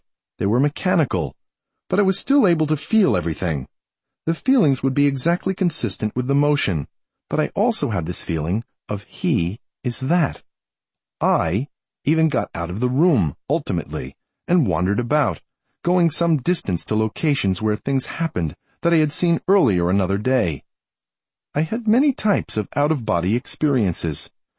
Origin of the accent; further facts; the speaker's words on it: Far Rockaway, New York, United States; When I got a very early memory, let's say from my hometown of Far Rockaway, then immediately would come a whole sequence of memories, all from the town of Far Rockaway.